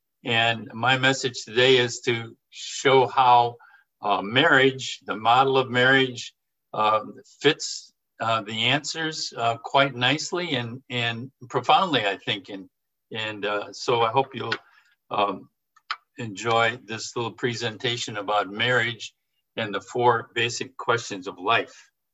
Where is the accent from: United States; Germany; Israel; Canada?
Germany; Boek, Mecklenburg-Vorpommern; but yes, I'm from Boek, Germany.